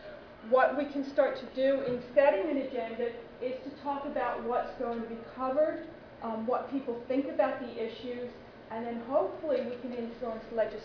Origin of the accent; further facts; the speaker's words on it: Philadelphia, Pennsylvania, United States; accent: Philadelphia; because usually when I say bullying, I don't know, my Philadelphia accent, people say bowling.